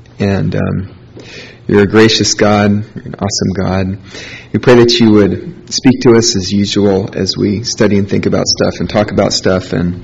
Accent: Portland, Oregon, United States; No, I'm from Portland. So Seattle's like Portland, and, you know, I can't really like Seattle because I'm from Portland.

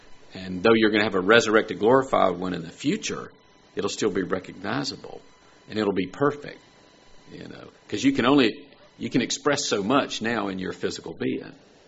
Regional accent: the South, United States; because we're from the South

